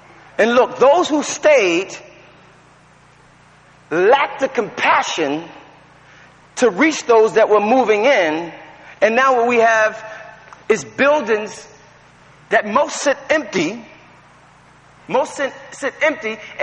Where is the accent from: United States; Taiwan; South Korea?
United States; Because, you know, I'm an African-American. I grew up in, I was born in the United States.